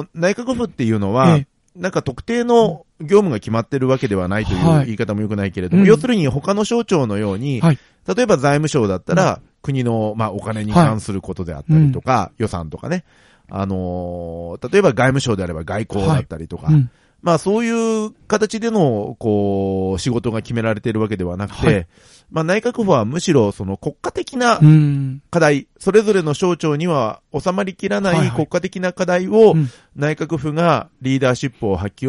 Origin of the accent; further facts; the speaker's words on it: Tokyo, Japan; 一方で我々の地元の東京なんかにおいては